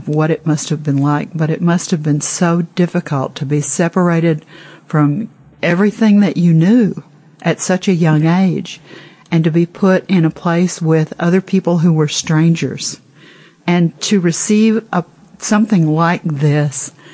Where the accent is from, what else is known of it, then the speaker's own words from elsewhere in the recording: United States; On behalf of America, and I am an American